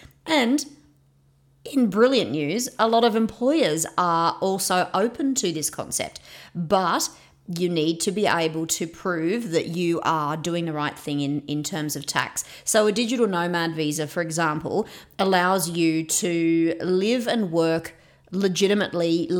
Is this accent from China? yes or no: no; Australia; So we're from Australia